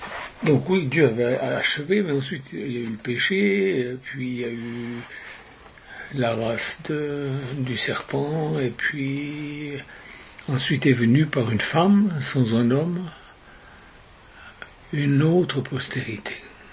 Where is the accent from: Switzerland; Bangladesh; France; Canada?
Switzerland; Moi, j'ai vécu à la campagne presque toute ma vie et j'ai vu souvent des veaux sortir d'une étable. À côté de chez moi, en Suisse, il y avait une ferme